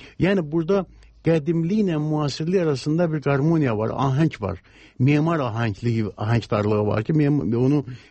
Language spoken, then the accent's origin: Azerbaijani; Karabakh, Azerbaijan; Mən Qarabağlıyam